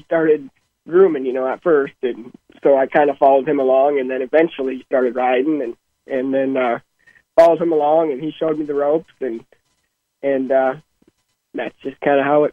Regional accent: Minnesota, United States; I grew up in Minnesota.

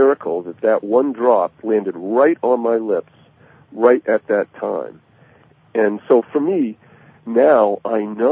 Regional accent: Maine, United States; now in San Diego, United States; I grew up in Maine, but...

